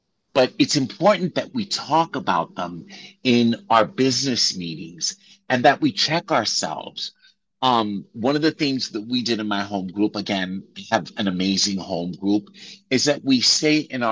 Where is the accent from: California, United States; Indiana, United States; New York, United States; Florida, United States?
New York, United States; I remember walking in New York City, I'm from New York, and just people like crossing the street, getting away from me.